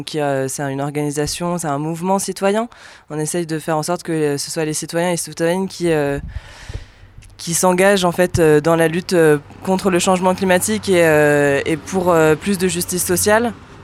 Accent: Lyon, Auvergne-Rhône-Alpes, France; also born or lived in Grenoble; moi j'ai grandi à Lyon ou à Grenoble

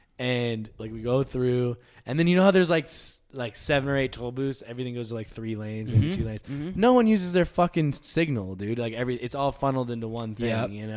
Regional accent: Virginia, United States; We've got pulled over in my hometown in Virginia in the bus

